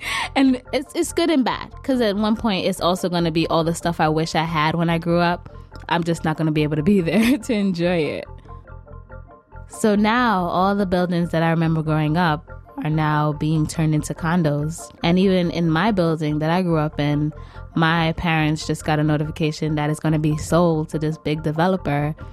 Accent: Bronx, New York, United States; I grew up in the South Bronx.

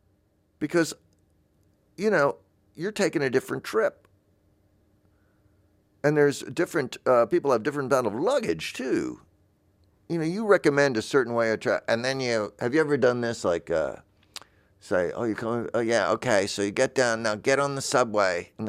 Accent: the South, United States; You know, I'm from the South, but she was not.

